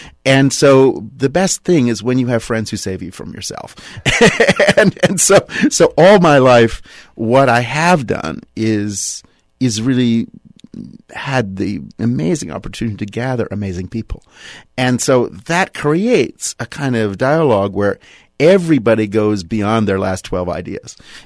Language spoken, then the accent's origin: English; Pittsburgh, Pennsylvania, United States; And for me, the thrill was, you know, growing up in Pittsburgh, going to the Carnegie Museum